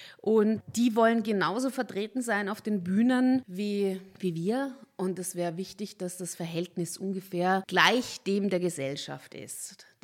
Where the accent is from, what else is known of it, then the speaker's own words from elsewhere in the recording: Vienna, Austria; Und ja, ich komme aus Wien und bin jetzt, freue mich auch wieder in Österreich was machen zu können.